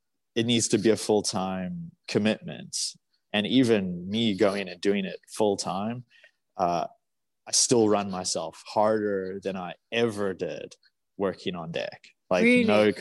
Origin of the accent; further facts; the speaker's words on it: Canada; I'm from Canada, but I don't live there.